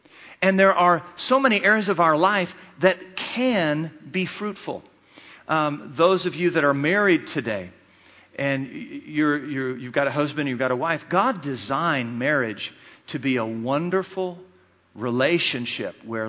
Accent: United States; born there; When I was born in 1967 in America, there was about 100 million people.

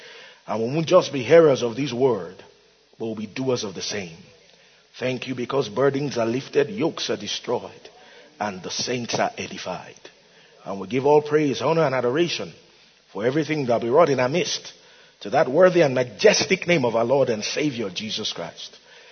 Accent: Nigeria; I'm from Nigeria. I'm happily married, husband of one wife.

